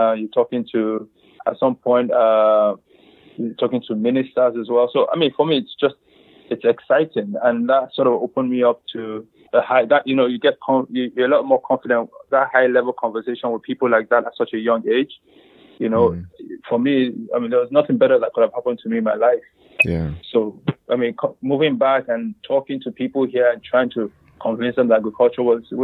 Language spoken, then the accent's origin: English; Nigeria; moved away as an adult; also born or lived in Aberdeen, United Kingdom; So I did secondary school. It was in Nigeria. Here in Nigeria, I went to King's College. And then went to College of Aberdeen.